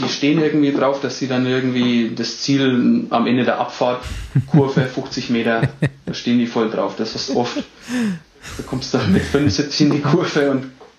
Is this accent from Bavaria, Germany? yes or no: yes; Bavaria, Germany; accent: Franconian; ich komme ja aus Franken, was in Bayern ist, wie man ja unschlechter hören kann.